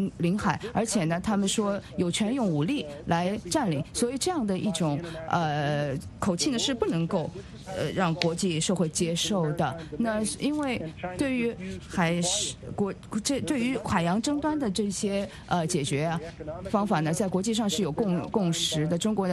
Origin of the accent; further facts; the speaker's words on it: United States; 那么我是美国人呢，我是相信独立宣言和美国宪法的